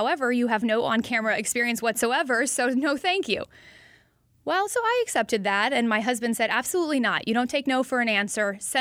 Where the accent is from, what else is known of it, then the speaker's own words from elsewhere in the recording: Oklahoma City, Oklahoma, United States; now in Israel; First, I graduated from Heritage Hall here in Oklahoma